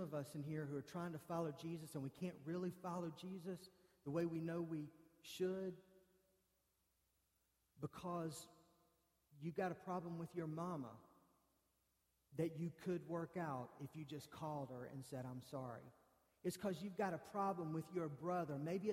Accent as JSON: {"language": "English", "town": "Charlotte", "region": "North Carolina", "country": "United States", "tie": "born or raised there", "said": "I didn't grow up in Washington. I grew up in Charlotte."}